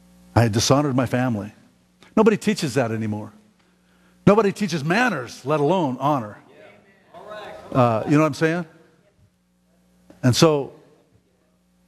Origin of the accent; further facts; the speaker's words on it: Chicago, Illinois, United States; I'm from Chicago, you know